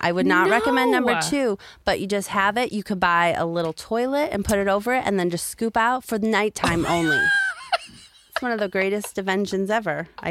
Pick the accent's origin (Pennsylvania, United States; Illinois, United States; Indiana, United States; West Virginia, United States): Illinois, United States; Chicago; I grew up in Chicago.